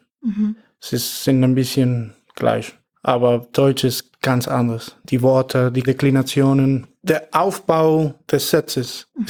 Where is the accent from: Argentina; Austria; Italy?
Argentina; Buenos Aires; now in Germany; ich bin 31 Jahre alt und ich komme aus Buenos Aires, Argentinien.